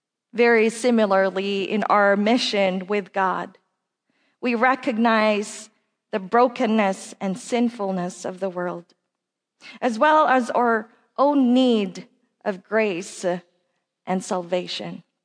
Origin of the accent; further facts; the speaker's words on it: Italy; also born or lived in Philippines; I was born in the Philippines and baptized as an infant in the United Methodist Church. At the age of 10, my family migrated to Italy, where I was raised and nurtured by the Italian Methodist Church.